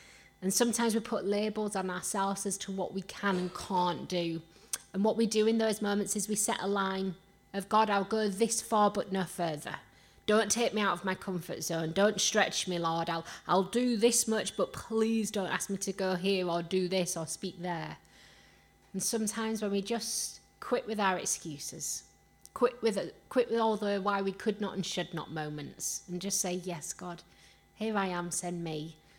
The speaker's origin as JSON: {"language": "English", "town": "Rotherham", "region": "Yorkshire and the Humber", "country": "United Kingdom", "tie": "born or raised there", "accent": "Yorkshire", "said": "I cannot shake off the Yorkshire accent. And to be honest, I don't want to shake off the Yorkshire accent because it's the salt of the earth right here. But growing up in Rotherham"}